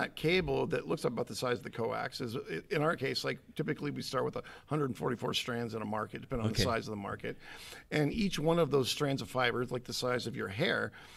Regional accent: Coeur d'Alene, Idaho, United States; also born or lived in Spokane; I grew up in Coeur d'Alene. I lived in Spokane a lot of my life

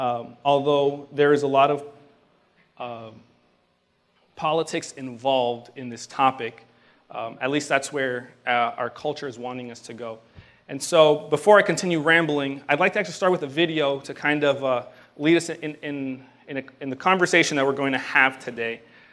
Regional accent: United States; born there; I am a first-generation American, being so my parents are immigrants, and then I was born in the United States.

